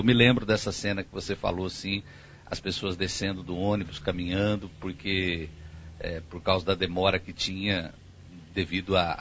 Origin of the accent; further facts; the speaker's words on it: Campinas, São Paulo, Brazil; eu falo desde que eu sou criança, que eu vivi, cresci em Campinas